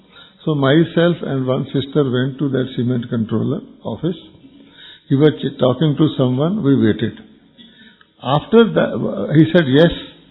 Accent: Amritsar, Punjab, India; He said, Amritsar. I said, I am also from Amritsar.

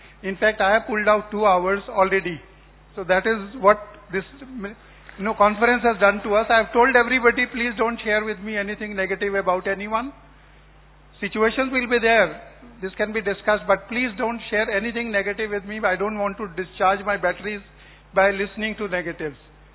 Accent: Delhi, India; I am from Delhi

